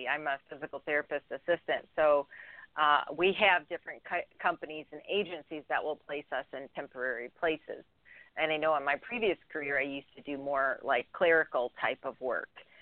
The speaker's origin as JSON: {"language": "English", "region": "North Carolina", "country": "United States", "said": "Oh, okay. I'm originally from North Carolina."}